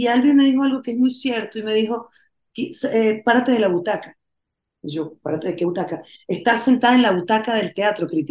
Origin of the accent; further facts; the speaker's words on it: Venezuela; este año cumplo 50, estrenemos esto el día de mi cumpleaños número 50 en Venezuela, por Cristo, pasar mi cumpleaños en mi país